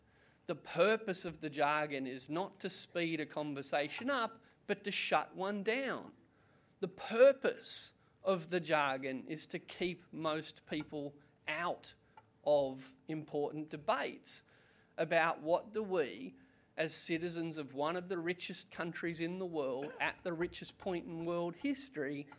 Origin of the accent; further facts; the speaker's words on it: Canberra, Australian Capital Territory, Australia; I'm also from Canberra, so sorry again.